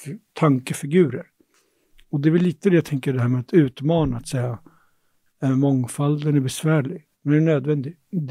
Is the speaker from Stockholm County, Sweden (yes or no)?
yes; Tensta, Stockholm County, Sweden; under min uppväxt i Tensta